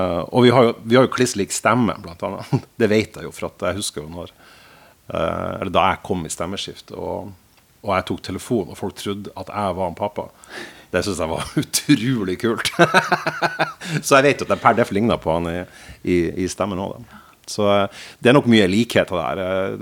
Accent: Fauske, Nordland, Norway; Ja, han var jo mye på Fauske i Nordland. Der jeg vokste opp

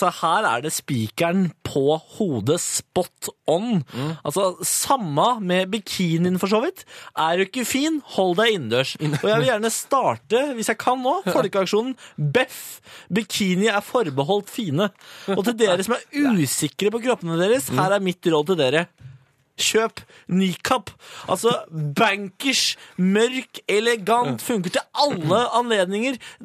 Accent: Østfold, Norway; also born or lived in Telemark; Ja, men jeg er fra Østfold, og så har jeg bodd i Oddeland, ikke sant? Så jeg har byttet på dette.

